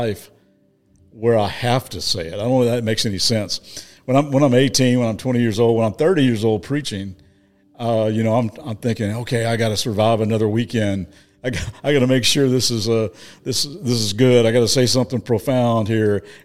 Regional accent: Lexington, Kentucky, United States; Yeah, so I grew up in Lexington, Kentucky.

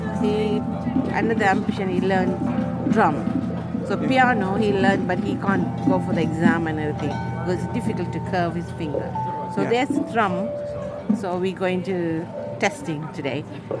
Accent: Sri Lanka; We come from Sri Lankan Tamil. He loves Sri Lankan Tamil music as well.

